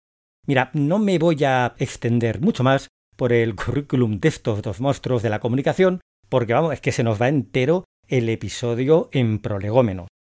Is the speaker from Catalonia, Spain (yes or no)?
yes; Barcelona, Catalonia, Spain; now in Málaga, Spain; Bueno, yo realmente soy de Barcelona, Lo que pasa es que regalé hace ya 20 años aquí en Málaga